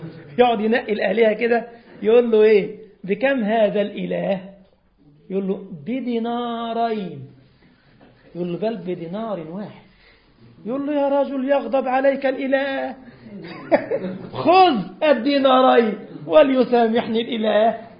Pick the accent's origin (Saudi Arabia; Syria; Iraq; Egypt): Egypt; يعني كان يقولوها دعابة كده عندنا في مصر في وجه إبلي. واحد بيقول له واحد من وجه إبلي بلدياتنا